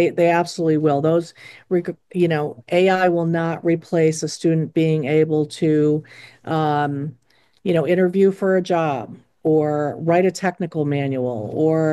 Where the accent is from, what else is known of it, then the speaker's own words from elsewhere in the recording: Pittsfield, United States; I grew up in Pittsfield. I was a Joey.